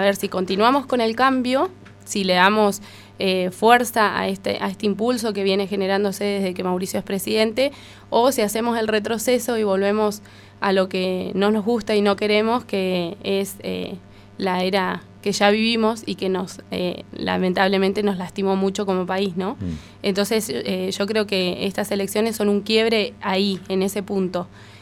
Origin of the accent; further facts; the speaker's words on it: Argentina; como argentina y como ciudadana